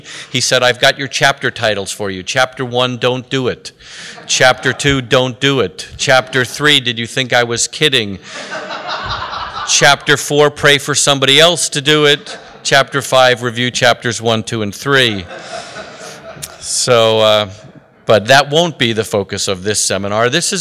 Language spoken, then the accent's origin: English; New York, United States; I went to Temple University in Philadelphia. I'm originally from New York.